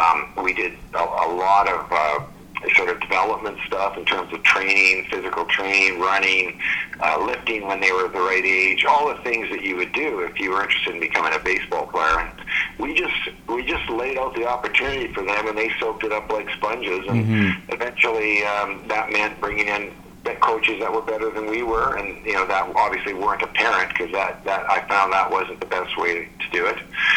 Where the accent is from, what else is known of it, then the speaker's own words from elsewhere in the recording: Trail, British Columbia, Canada; the fact that I was from Trail is probably partly why I was so passionate and determined and would not accept second place.